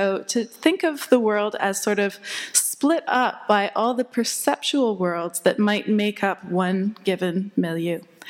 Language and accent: English; Canada; I come from Canada, and I'm currently finishing a PhD at Goldsmiths in the art department.